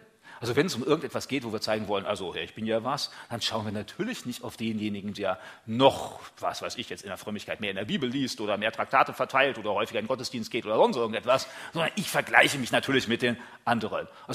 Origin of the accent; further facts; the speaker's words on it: Germany; Wir als Deutsche sind die Schlimmsten überhaupt